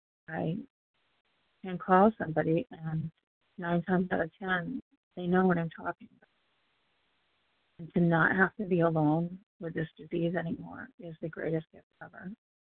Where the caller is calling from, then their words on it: Florida, United States; from Southwest Florida.